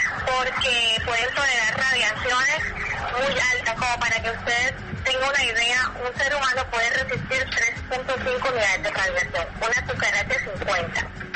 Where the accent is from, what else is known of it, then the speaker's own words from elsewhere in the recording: Corozal, Sucre, Colombia; soy de Corozal, nací en el barrio de la Concepción.